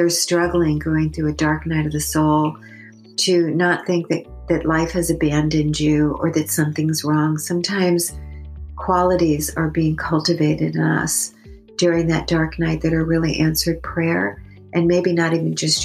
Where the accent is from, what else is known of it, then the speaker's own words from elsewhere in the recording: Long Island, New York, United States; I grew up on Long Island in New York. I'm a New Yorker. And I still, even though I live in California for over 30 years now, I still think of New York as my home.